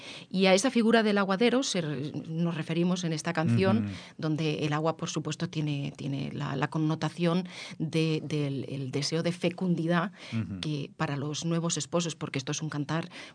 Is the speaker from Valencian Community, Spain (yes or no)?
yes; Valencian Community, Spain; Soy valenciana, sí, la tradición familiar es toda valenciana, aunque nací por avatares del destino y las circunstancias familiares. Mi abuelo se fue 30 años a plantar arroz en Sevilla.